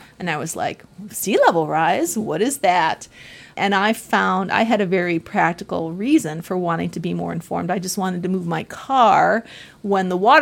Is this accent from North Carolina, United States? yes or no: no; Florida, United States; also born or lived in Manhattan / Philadelphia; when I was growing up in Florida, we'd never heard of climate change.